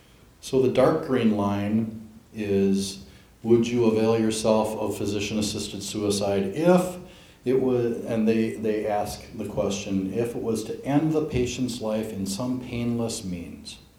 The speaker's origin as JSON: {"language": "English", "region": "Iowa", "country": "United States", "said": "I'm from Iowa, and we had it come up to a legislative committee"}